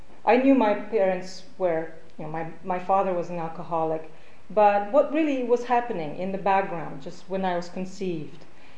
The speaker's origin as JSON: {"language": "English", "country": "Poland", "tie": "born there", "second_language": "English", "said": "I was born in Poland in 1964 to parents that struggled in their 20s through the World War II."}